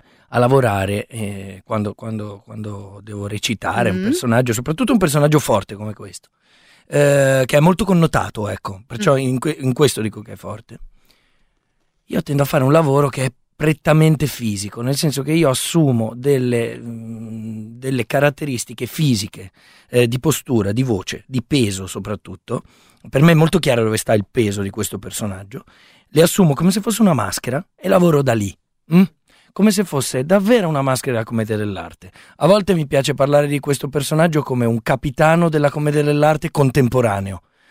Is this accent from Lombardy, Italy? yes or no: yes; Milan, Lombardy, Italy; io vengo dalla Barona, quindi quindi sono, in quanto ragazzo della Barona, ogni tanto ho delle espressioni facciali e comportamentali